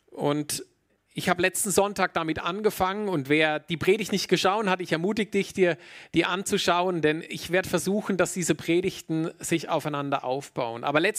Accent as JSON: {"language": "German", "country": "Germany", "tie": "born there", "said": "Ich habe das inzwischen gelernt als gebürtiger Deutscher, dass man mit guten Schuhen in die Berge geht, gute Ausrüstung braucht."}